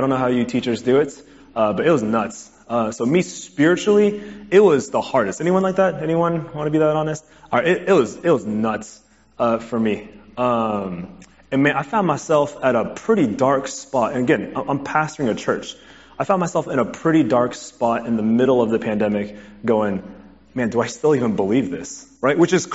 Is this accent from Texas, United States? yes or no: yes; Houston, Texas, United States; I'm a native Houstonian. I grew up in Alief, so just not too far away from here.